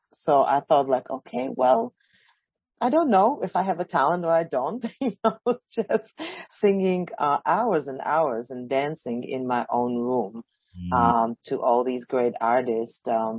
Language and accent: English; Mongolia; moved away as an adult; also born or lived in Slovakia; now in New York, United States; I am a Slovak jazz, world music, R&B and gospel singer, fusing all these genres. I was born in Slovakia, but when I was a small child, specifically 1 year old, I moved to Mongolia, and I grew up in Mongolian desert